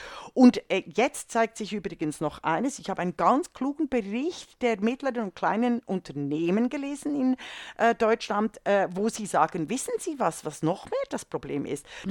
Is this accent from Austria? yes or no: no; Switzerland; also born or lived in Germany; ich als Schweizerin und als Deutsche